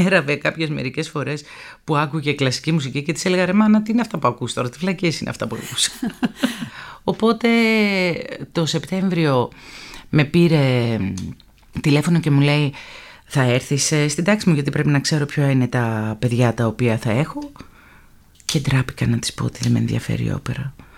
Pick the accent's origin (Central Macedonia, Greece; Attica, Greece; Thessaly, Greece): Attica, Greece; Korydallos; Στο Κορυδαλό.